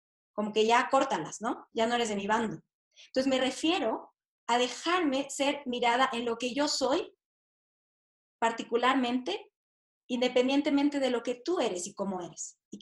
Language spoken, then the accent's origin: Spanish; Oaxaca, Mexico; Yo crecí en el Istmo de Tehuantepec, donde hay como un matriarcado, ¿no?